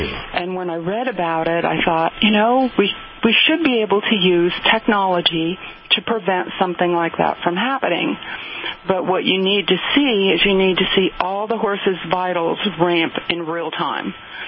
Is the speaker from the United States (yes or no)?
yes; Vermont, United States; because I'm from Vermont, so I'm from a big dairy state.